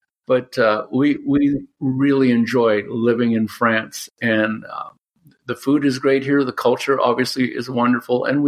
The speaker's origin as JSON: {"language": "English", "region": "California", "country": "United States", "also_born_or_lived": "Los Angeles", "said": "I'm a Californian, yeah."}